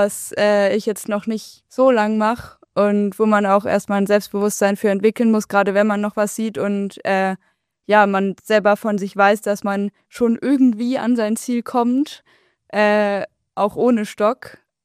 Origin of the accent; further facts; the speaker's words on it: Lower Saxony, Germany; Also ich komme ja eigentlich aus Niedersachsen, da sind die Berge jetzt sehr weit weg.